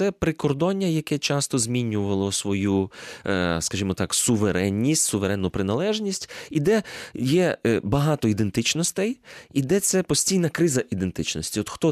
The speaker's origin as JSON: {"language": "Ukrainian", "town": "Mukachevo", "region": "Zakarpattia Oblast", "country": "Ukraine", "tie": "born or raised there", "said": "ще коли я виріс в Мукачеві, в мене там батьки мешкають"}